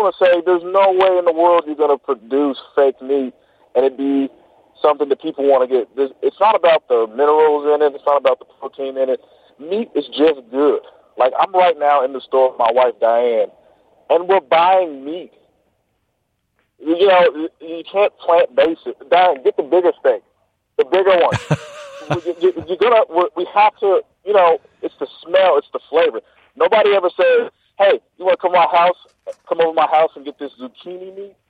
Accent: United States; Well, the thing about it is I'm an American and I'm not stupid.

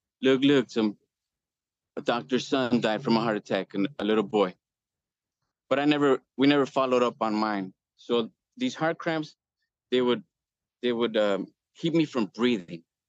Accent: Chicago, Illinois, United States; And I was raised in Chicago, so I wasn't like the best kid.

